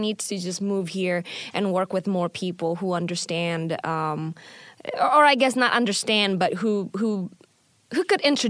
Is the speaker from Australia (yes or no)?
no; Indonesia; I am from Indonesia.